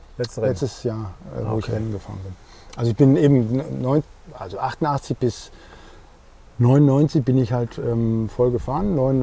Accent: Dortmund, North Rhine-Westphalia, Germany; Ja, also weil ich bin ja eigentlich jetzt gerade im Ruhrgebiet zu Besuch, in meiner Heimatstadt Dortmund.

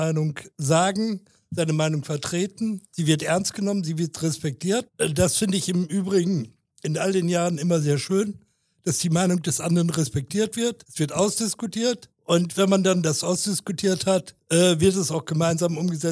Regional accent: Haren, Lower Saxony, Germany; Also, ich bin in Haaren geboren, im alten Krankenhaus, habe meine Kindheit in Haaren-Erika verlebt, bin dort zur Volksschule gegangen, bin dann 1966 nach Meppen, nicht ins Marianum, sondern ins Maristenkloster, ins Internat gekommen, bin dann 1972 nach Ibbenbüren gegangen

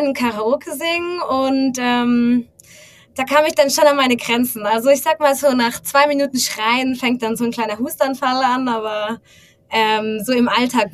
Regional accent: Stuttgart, Baden-Württemberg, Germany; now in Switzerland; also ich bin ursprünglich aus Deutschland, eigentlich gar nicht so weit weg aus Stuttgart.

